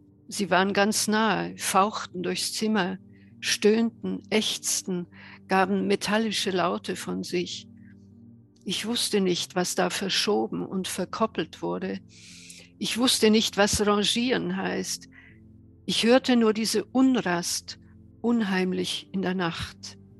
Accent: Ljubljana, Slovenia; Denn dieses Kapitel spielt in meiner Kindheit in Ljubljana. Und wir haben da im Haus meiner Tante gewohnt.

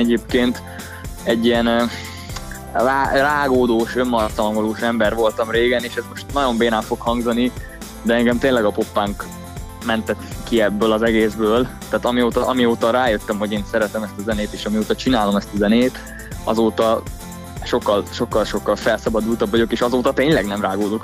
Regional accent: Budapest, Hungary; mi a Tomival mind a ketten kőbányaiak vagyunk, a dobosunkkal

